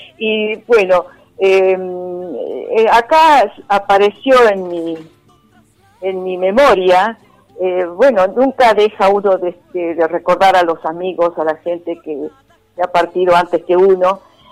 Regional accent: San Carlos, Salta, Argentina; En mi pueblo, por ejemplo, San Carlos, es un pueblo pegado a Cafayate.

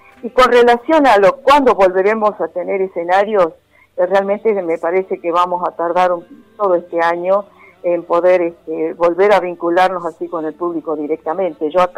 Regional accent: San Carlos, Salta, Argentina; En mi pueblo, por ejemplo, San Carlos, es un pueblo pegado a Cafayate.

